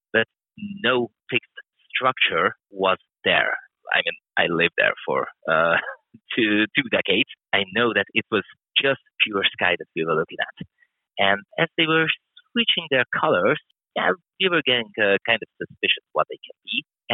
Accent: Budapest, Hungary; English is a second language; from Hungary, Budapest, as you have already mentioned. I'm 32 years old now. I was born in 1990, just after the end of the Soviet occupation.

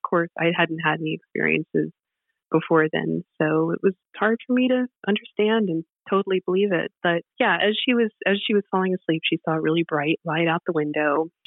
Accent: Colorado, United States; I grew up in Colorado and we were in a cabin

